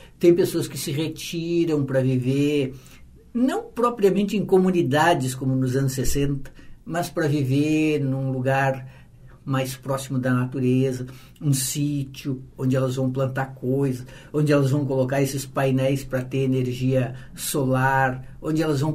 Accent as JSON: {"language": "Portuguese", "town": "Santana do Livramento", "region": "Rio Grande do Sul", "country": "Brazil", "said": "Eu vim do interior de Santana do Livramento. Caminhar lá é uma coisa quase esdrúxula."}